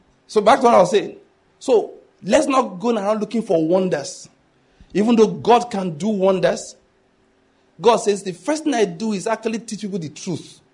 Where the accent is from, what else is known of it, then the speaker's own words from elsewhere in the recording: Nigeria; born there; I'm a Nigerian. I'm an African, of course, by that. By birth, I did not naturalize. I didn't buy the passport. I was born here. Both of my parents were born here.